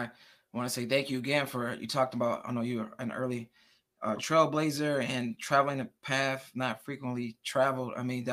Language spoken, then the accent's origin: English; Detroit, Michigan, United States; And yes, we are from Detroit, Michigan.